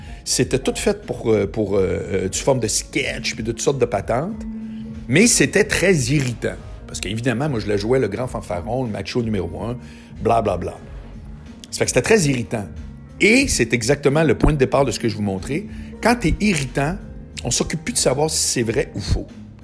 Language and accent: French; Charlesbourg, Quebec, Canada; Puis je viens de Charlebourg.